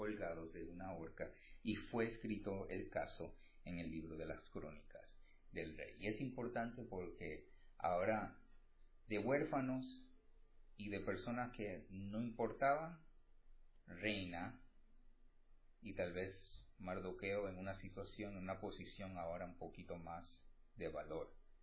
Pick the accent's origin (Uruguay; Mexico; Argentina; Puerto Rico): Puerto Rico; now in United States; yo me crié en Puerto Rico. He perdido, porque estoy viviendo aquí en los Estados Unidos